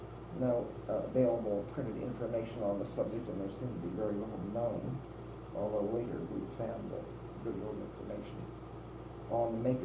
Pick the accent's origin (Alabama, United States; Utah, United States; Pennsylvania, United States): Pennsylvania, United States; Philadelphia; born there; I was born in Philadelphia, PA, and I attended the Academy of Fine Arts there.